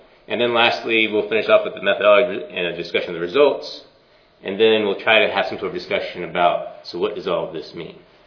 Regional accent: United States; so it's really neat to be confronted as an American to see these alternative systems

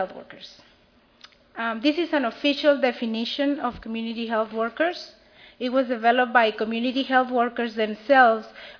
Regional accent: Peru; moved away as an adult; I am from Peru. I came here when I was 20, and I know how to survive in this country.

